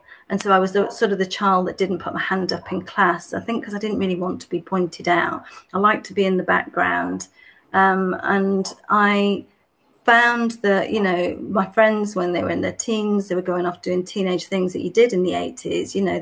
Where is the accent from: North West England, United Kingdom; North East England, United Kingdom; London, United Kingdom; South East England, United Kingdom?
North West England, United Kingdom; Wigan; So I grew up in Wigan in Lancashire, in the northwest of England.